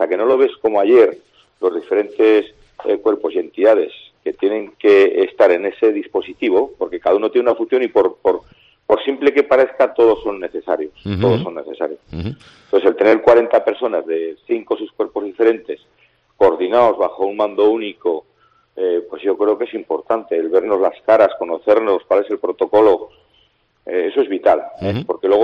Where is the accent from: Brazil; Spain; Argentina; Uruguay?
Spain; Navarre; como cuando era crío en Cusiñana, bañándome ahí debajo de casa o en el río Ebro.